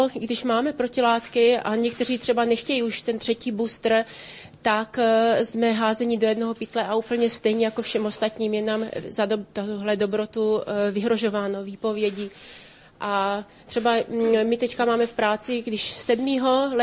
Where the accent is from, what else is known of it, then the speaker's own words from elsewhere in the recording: Vysočina Region, Czechia; jsem zdravotní sestra, přijela jsem z Vysočiny.